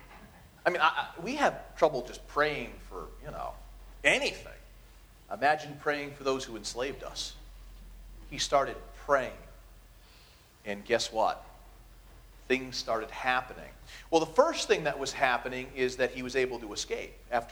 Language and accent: English; Ireland; I'm Irish, so it's about St. Patrick. So I'm also Protestant